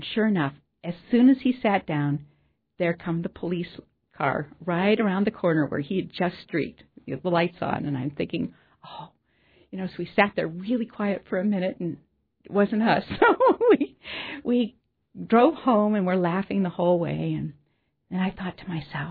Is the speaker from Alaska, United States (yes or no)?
yes; Fairbanks, Alaska, United States; we grew up in Fairbanks, and we both went to Lathrop High School